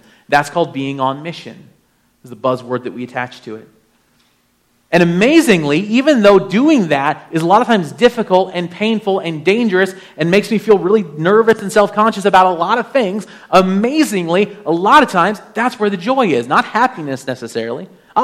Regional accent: Ohio, United States; I come from Ohio, and I told Sarah when I met her, and I met her in Georgia, when she told me that she lived in Alaska.

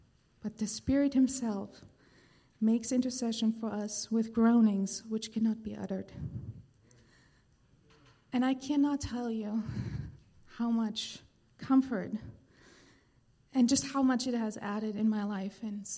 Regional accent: Germany; first language German; English is a second language; moved away; I'm from Germany, and so she lives in Germany. I lived in Colorado at the time

